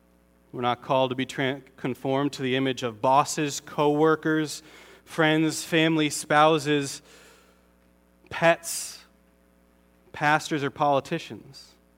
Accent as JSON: {"language": "English", "region": "Connecticut", "country": "United States", "said": "Because I'm from Connecticut. Connecticut people don't have accents."}